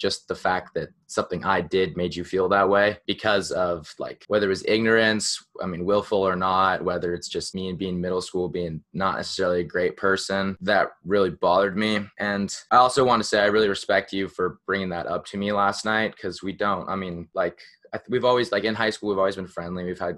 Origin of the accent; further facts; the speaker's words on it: San Francisco, California, United States; born there; also born or lived in Portland / Utah / Italy; I was born in San Francisco, I moved to Portland, I lived in Utah, then I lived to Italy, and then I moved back to Portland.